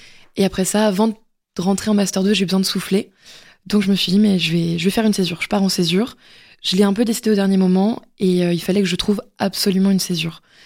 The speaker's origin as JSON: {"language": "French", "region": "Brittany", "country": "France", "said": "Parce que je suis bretonne, je viens"}